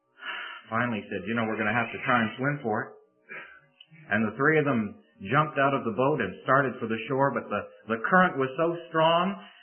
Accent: St. Catharines, Ontario, Canada; I come from St. Catharines, Ontario, and that's in Canada.

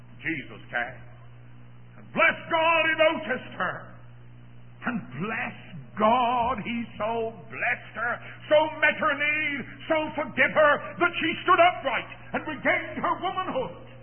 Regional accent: England, United Kingdom; I must tell you, just in case you didn't know, I'm an Englishman. Just in case you didn't know.

